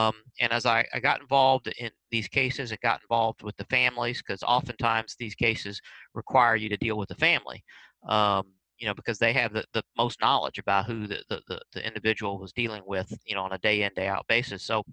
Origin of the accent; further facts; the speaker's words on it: Kentucky, United States; I'm originally from Kentucky.